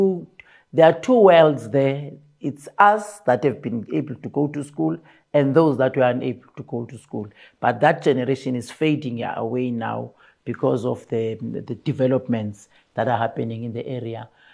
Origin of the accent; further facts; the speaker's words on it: Engcobo, Eastern Cape, South Africa; born and bred in Eastern Cape in an area called Engobo.